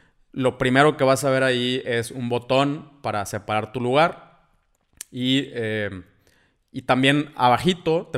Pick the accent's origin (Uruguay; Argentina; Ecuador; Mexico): Mexico; Ciudad Victoria, Tamaulipas; now in Monterrey, Mexico; Yo vivo en Monterrey, pero soy de Ciudad Victoria, Tamaulipas. O sea, lugares donde nos queda muy cerca la frontera.